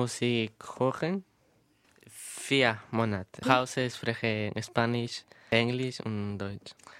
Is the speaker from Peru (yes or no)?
yes; Piura, Peru; German is a second language; Ich komme aus Peru. Ich bin 15 Jahre alt. Ich komme eine große Stadt, ist Piura.